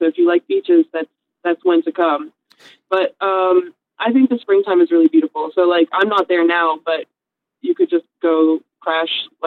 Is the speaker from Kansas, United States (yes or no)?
no; Ripon, Wisconsin, United States; It's a small town. It's called Ripon.